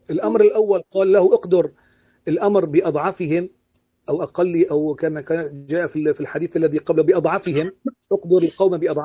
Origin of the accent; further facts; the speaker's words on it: Syria; يعني مثلا نحن عندنا في سوريا مساجد يقرؤون آية آية آية آية واحدة،